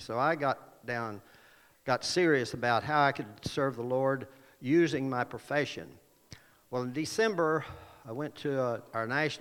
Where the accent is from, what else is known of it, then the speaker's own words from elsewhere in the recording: Oklahoma, United States; And I grew up in Oklahoma where there were a lot of double names.